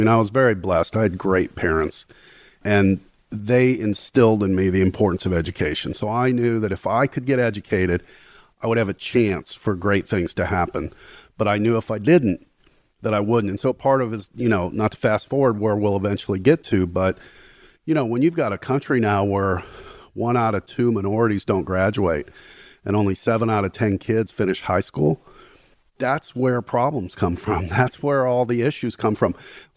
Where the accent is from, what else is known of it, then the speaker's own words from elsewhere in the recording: Gary, Indiana, United States; I think growing up in Gary and witnessing a town just decay, a town just go from something that was blue collar, but a great place to grow up, to a town now that people literally drive through. Whenever I say I'm from Gary, people look at me like, really?